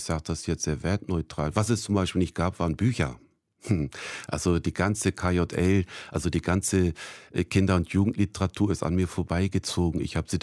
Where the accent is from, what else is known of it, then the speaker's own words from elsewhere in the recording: Krautsand, Lower Saxony, Germany; bis zur Sturmflut eben in dieser Abgeschiedenheit auf der Albinsel Krautsand. Nachdem wir alles verloren haben, sind wir umgezogen in eine Siedlung mit 4 großen Wohnblöcken.